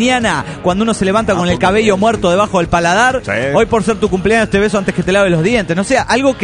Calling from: New York, United States; de New York.

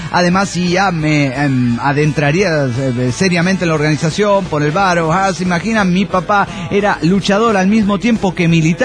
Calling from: Morelia, Michoacán, Mexico; de Morelia, Michoacán, México.

